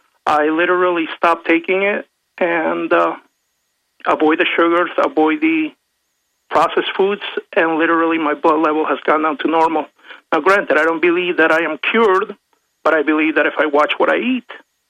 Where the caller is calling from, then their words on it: Connecticut, United States; Connecticut, but that's actually all of New England.